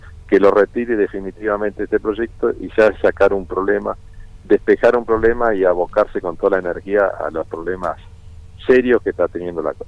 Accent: Trevelin, Chubut, Argentina; yo soy de Trevelin

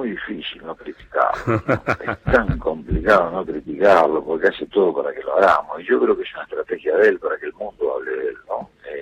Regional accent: Rosario, Santa Fe, Argentina; now in Buenos Aires, Argentina; Soy de Rosario y vivo aquí, ¿no? Vivo okay. Aquí, tengo casi toda la semana estoy en Buenos Aires, pero me gusta estar en Rosario, sí. En el lugar donde nací, ¿no?

